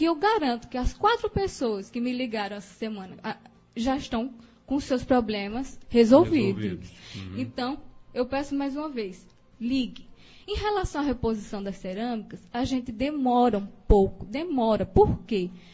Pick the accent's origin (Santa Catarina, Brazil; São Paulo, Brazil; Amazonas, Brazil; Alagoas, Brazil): Alagoas, Brazil; Maceió; eu sou de Maceió